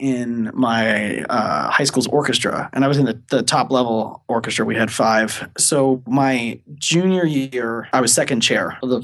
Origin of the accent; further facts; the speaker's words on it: Hawaii, United States; I grew up in Hawaii. Growing up there was really cool.